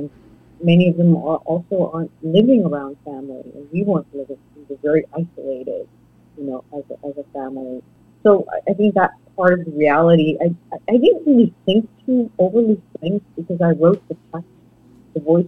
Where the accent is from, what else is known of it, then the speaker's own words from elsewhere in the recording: Trois-Rivières, Quebec, Canada; that growing up in Trois-Rivières, the crucial part of my childhood.